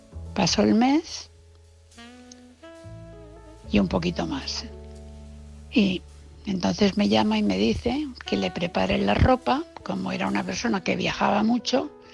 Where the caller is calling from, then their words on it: Valencia, Valencian Community, Spain; mi ex marido es muy conocido aquí en Valencia. Bueno, yo también.